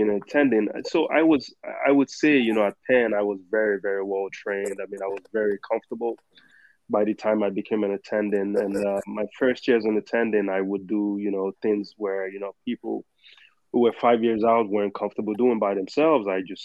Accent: Lagos, Nigeria; So I'm from a city of Lagos. It's the most populous city in Africa. It's about 20 million people in this very small piece of land.

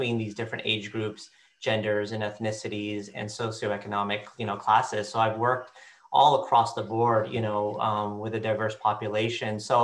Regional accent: California, United States; I grew up in Southern California, and I did a lot of all my education and training here

